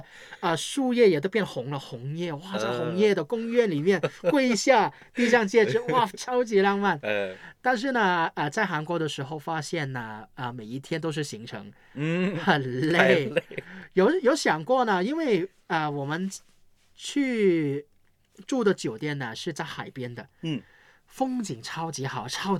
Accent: Hong Kong; 香港是我们长大的地方，以后也还是在这里生活吧。

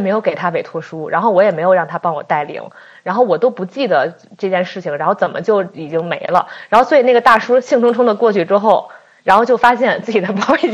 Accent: China; 因为他们看出来我是中国人

